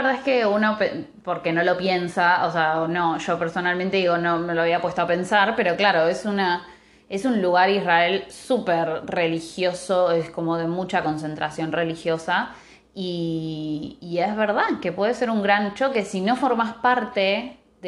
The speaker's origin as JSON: {"language": "Spanish", "country": "Argentina", "said": "No es como en Argentina que damos vueltas"}